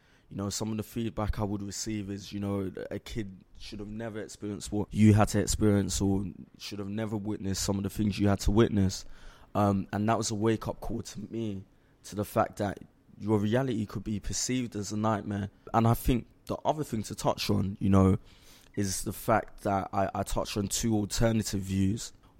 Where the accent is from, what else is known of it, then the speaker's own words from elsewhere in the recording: Brixton, London, United Kingdom; I grew up in Brixton, South London